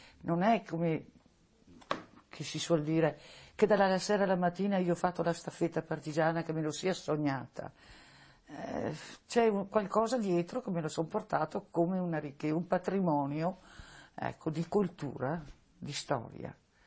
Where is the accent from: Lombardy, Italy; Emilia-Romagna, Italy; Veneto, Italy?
Veneto, Italy; Valli del Pasubio; born there; sono nata a Valli del Pasubio, 30 l'11 del 30.